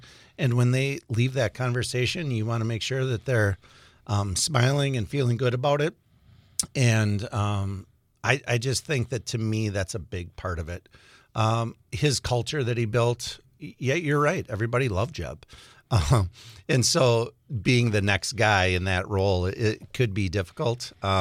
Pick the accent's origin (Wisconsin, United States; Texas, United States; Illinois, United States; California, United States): Wisconsin, United States; Wausau; I grew up in Wausau, attended Thomas Jefferson Elementary, and then to John Muir, and then to Wausau West